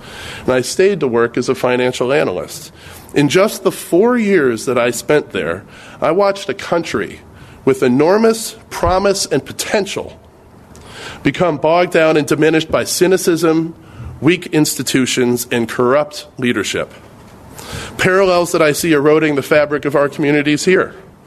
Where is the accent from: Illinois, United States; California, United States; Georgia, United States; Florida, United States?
Illinois, United States; Chicago; I'm a Chicago native. I was born and raised in Hyde Park, as Ed mentioned, where my parents have lived for over 40 years.